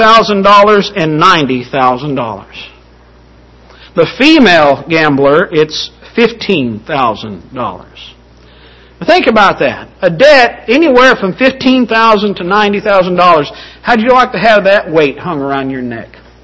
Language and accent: English; Oklahoma, United States; I'm originally from Oklahoma. Most of my family lives in Oklahoma.